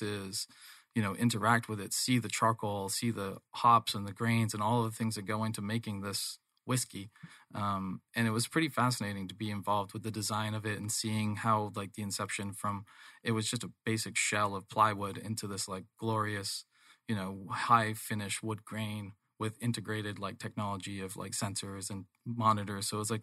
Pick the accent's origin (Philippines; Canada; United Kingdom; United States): United Kingdom; England; born there; accent: English; actually, because I'm originally born in England. So my accent is actually an English accent when I'm drinking or talking to my mom.